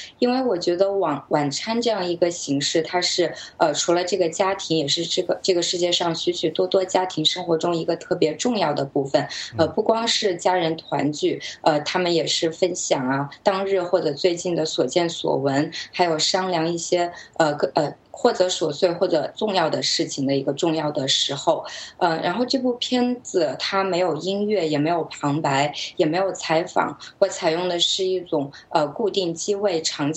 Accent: Wuhan, Hubei, China; 和我们比如说像我是来自武汉，和我居住的特别近

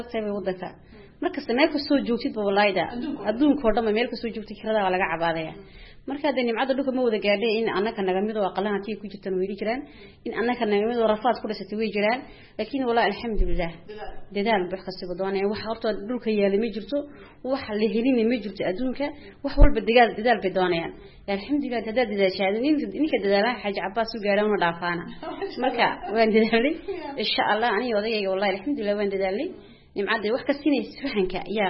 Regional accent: Djibouti; reer Jabuuti baan ahay

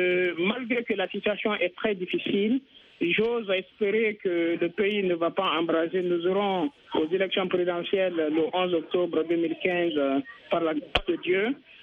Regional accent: Guinea; Nous sommes des Guinéens.

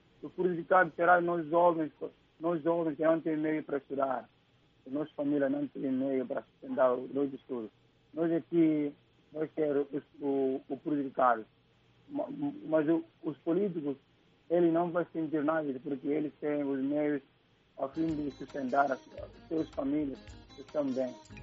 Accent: Gabú, Guinea-Bissau; now in Bissau, Guinea-Bissau; eu costumo ir lá na minha vila, na região de Gabo, concretamente no setor de Chique

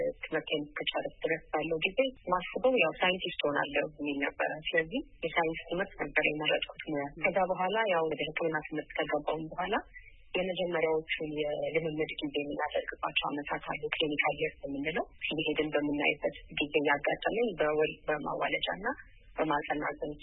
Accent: Addis Ababa, Ethiopia; በዚሁ በአዲስ አበባ ኢትዮጵያ ውስጥ ተወልጄ በአዲስ አበባ ውስጥ ያደግኩት የተወለድኩት እንግዲህ በዚሁ አሁን በምሰራበት በቅዱስ ጳውሎስ ሆስፒታል ውስጥ ነበረ።

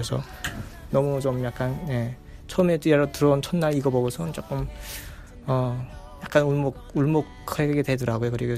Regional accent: North Korea; 제가 북한에서 왔다고 해도

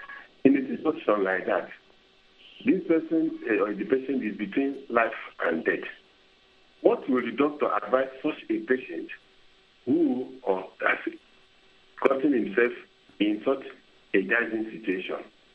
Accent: South East, Nigeria; I am a Nigerian based in Anjoku, in Southeast Nigeria.

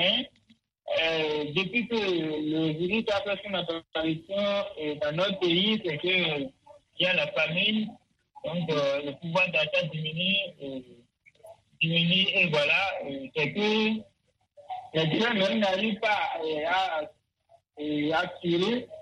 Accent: Cotonou, Littoral, Benin; Ok, chez nous, à Cotonou, bon, la rentrée scolaire a bien démarré.

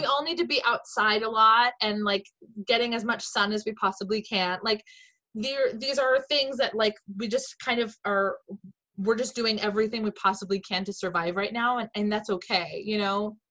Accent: Washington, United States; Growing up in Washington, you know, it does, the light does, like, it gets darker earlier, but in Massachusetts

